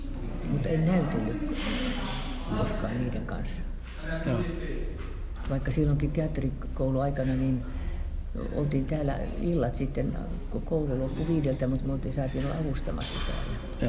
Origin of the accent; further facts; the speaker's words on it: Tampere, Pirkanmaa, Finland; kun mä oon Pispalasta lähtösi ja siellä 10 ensimmäistä ikävuotta niin asunut.